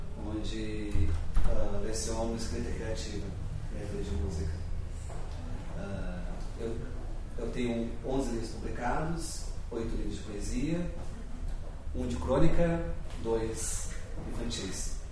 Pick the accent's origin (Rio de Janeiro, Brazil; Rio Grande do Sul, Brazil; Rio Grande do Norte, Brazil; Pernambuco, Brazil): Rio Grande do Sul, Brazil; Caxias do Sul; born there; Eu nasci em 72, não nasci em São Paulo, por favor, não me odeie. Eu nasci em Caxias do Sul, sou gaúcho